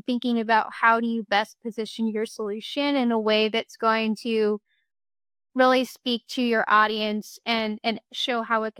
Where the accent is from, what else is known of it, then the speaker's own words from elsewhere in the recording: Seattle, Washington, United States; also born or lived in Chicago; now in New York, United States; I'm originally from the Seattle area. I've spent the last 3+ years in Chicago and now New York. So I've slowly made my way from west to east.